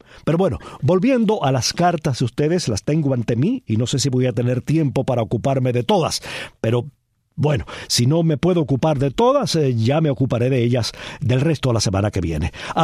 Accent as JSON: {"language": "Spanish", "town": "Palma Soriano", "region": "Santiago de Cuba", "country": "Cuba", "tie": "born or raised there", "said": "pero fue sepultado allá en su pueblo natal, en mi pueblo, en Palma Soriano."}